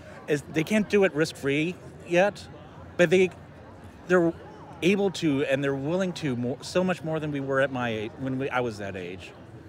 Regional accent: Indiana, United States; now in Illinois, United States; It's one of the reasons I actually even moved to Illinois. I'm originally from Indiana.

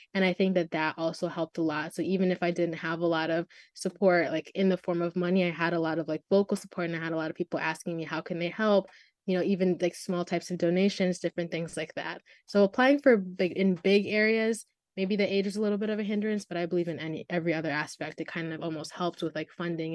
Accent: Byron, Illinois, United States; So I'm from Byron, Illinois, which is a really, really small town, kind of like west, northwest of Illinois.

